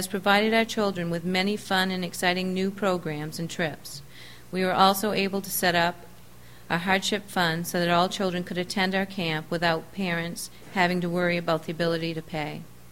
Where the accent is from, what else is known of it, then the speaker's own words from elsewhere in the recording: Stratton, Maine, United States; from Stratton, and I represent the Stratton Summer Rec Program.